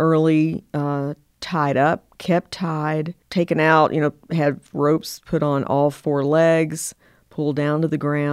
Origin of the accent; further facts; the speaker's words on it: Kingsport, Tennessee, United States; I grew up in Kingsport, Tennessee.